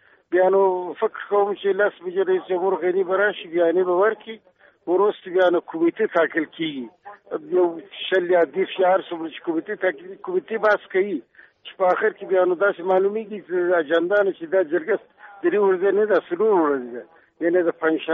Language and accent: Pashto; Afghanistan; زه د افغانستان دی بچی